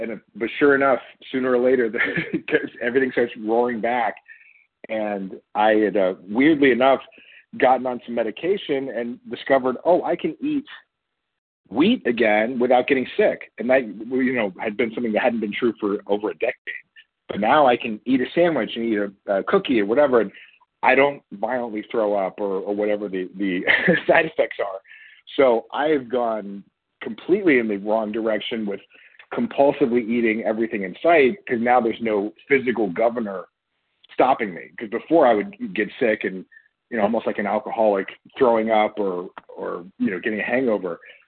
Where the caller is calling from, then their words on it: Idaho, United States; I'm in Idaho.